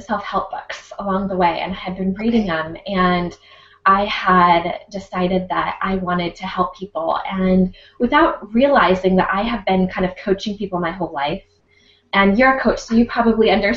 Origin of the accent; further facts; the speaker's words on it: Sammamish, Washington, United States; But I grew up in the Plateau in Sammamish, Washington, and went to, a pretty large high school, and then went off to WSU, which is Washington State University.